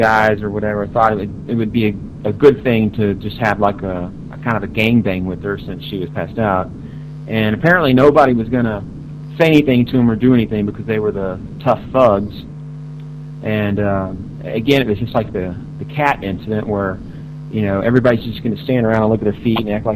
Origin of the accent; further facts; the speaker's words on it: Texas, United States; I mean, you have to remember that I grew up in Texas.